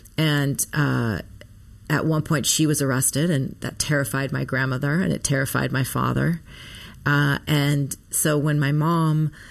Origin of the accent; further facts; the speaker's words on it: Minnesota, United States; born there; And so I was born in Minnesota. My mom left Iran when she was 8 months pregnant with me. And so I was born in Minnesota.